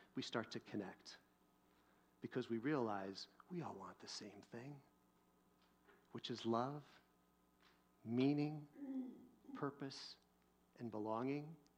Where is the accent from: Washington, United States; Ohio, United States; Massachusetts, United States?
Washington, United States; Seattle; now in Idaho; it seems like when I tell people I'm from Seattle, it's just like, you must be so happy to get out of there